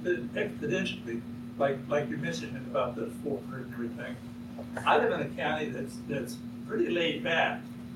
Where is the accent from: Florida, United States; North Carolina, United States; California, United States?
Florida, United States; I'm from Florida. And we have 67 counties with 67 different codes and violations and everything.